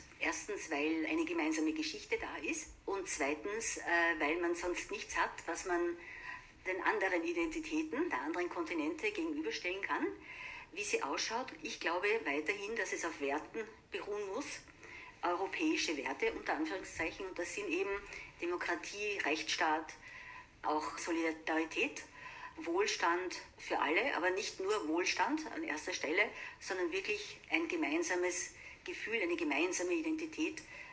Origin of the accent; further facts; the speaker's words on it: Upper Austria, Austria; als Österreicherin, als ich in meinem Fall Oberösterreicherin.